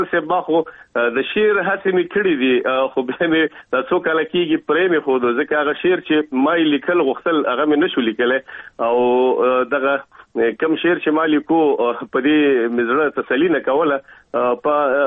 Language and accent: Pashto; Kabul, Afghanistan; moved away as an adult; په افغانستان کې خو په کابل کې مونږ اوسېدلو، او هلته زما عمر دومره نه و. تقریبا په 21 کلنۍ کې زه د افغانستان نه راوتلی یم،